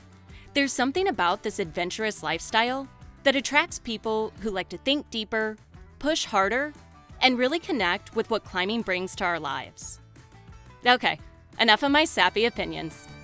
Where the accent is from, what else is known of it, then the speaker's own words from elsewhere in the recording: Texas, United States; No, not at all. I'm Texan.